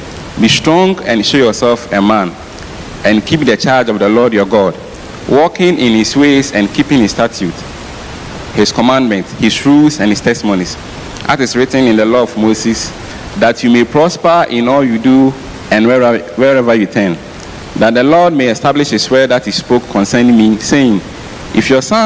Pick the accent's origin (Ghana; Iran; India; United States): Ghana; I'm from Ghana